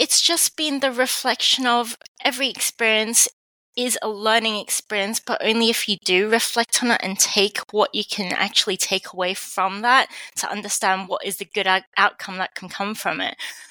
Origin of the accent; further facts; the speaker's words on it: Hong Kong; born there; also born or lived in Australia / England; I was born in Hong Kong and I spent my life in multiple different countries in Hong Kong, in Australia, in England. I've also got family in Canada, USA and Scotland. So very much an international family.